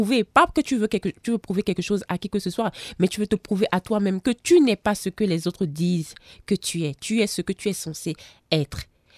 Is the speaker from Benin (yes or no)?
yes; Benin; la sauce gombo avec du plakali ou avec du télibor parce que je suis béninoise.